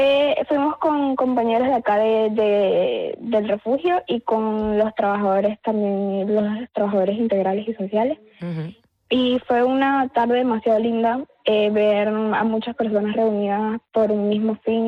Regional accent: Venezuela; moved away as an adult; now in Spain; tengo 19 años y soy de Venezuela. Llevo 5 meses acá en España

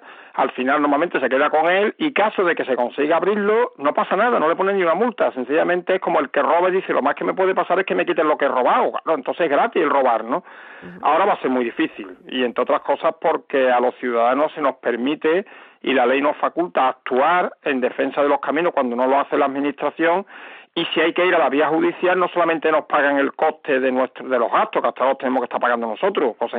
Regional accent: Cazalla de la Sierra, Andalusia, Spain; ya soy un poco mayor, pero bueno, no soy centenario, y yo a mi pueblo había que ir por carriles, en Cazalla de la Sierra, que he nacido allí, no había ni una sola carretera asfaltada, eso lo he vivido yo.

